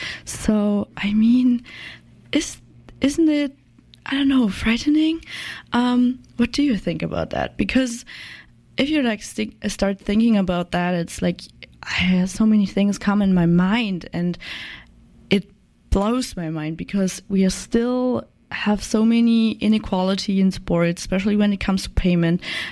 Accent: Germany; I'm the new intern, and I'm from Germany

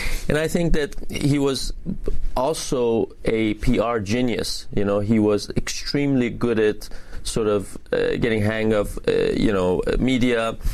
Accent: Iran; English is a second language; I'm born and raised in Iran, and as such, I have this sort of outside view of the American politics and justice and legal system.

